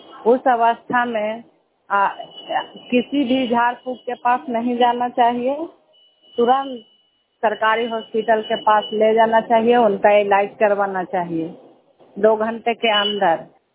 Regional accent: Hisua, Bihar, India; हम हिसुआ प्रखंड से हैं दी।

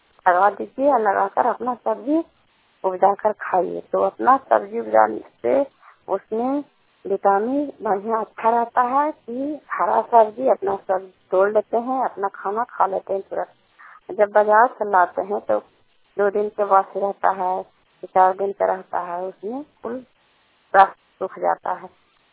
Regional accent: Kalyanpur, Bihar, India; घर कल्याणपुर वाली गलसी पंचायत सरखान चांदी जिला का निवासी हूँ।

